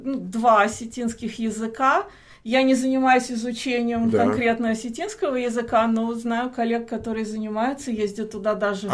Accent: Saint Petersburg, Russia; born there; moved away; also born or lived in Israel / Canada / Norway; Я родилась в России, в Питере. Оттуда я уехала в Израиль. В Израиле прожила 7 лет. Уехала в Канаду учиться в аспирантуру в Монреаль

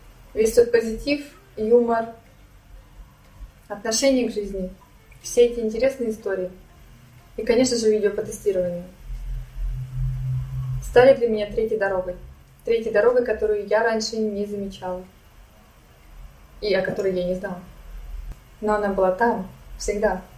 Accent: Moscow, Russia; я тестировщик из Москвы.

